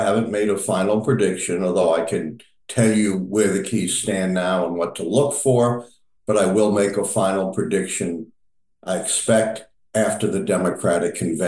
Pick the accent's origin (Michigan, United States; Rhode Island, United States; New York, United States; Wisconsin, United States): New York, United States; Brooklyn; I have a big bridge in my hometown of Brooklyn that I'll sell to you.